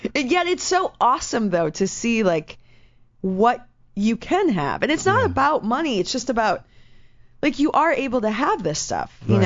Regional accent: Midwest, United States; Let me tell you, I'm from the Midwest.

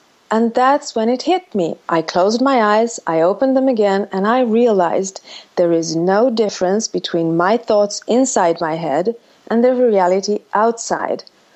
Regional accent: Sweden; Well, I'm calling from Sweden. And I was born and raised in Sweden.

